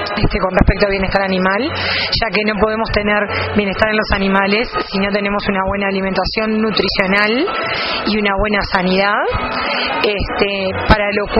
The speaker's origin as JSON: {"language": "Spanish", "country": "Uruguay", "said": "vengo de Uruguay"}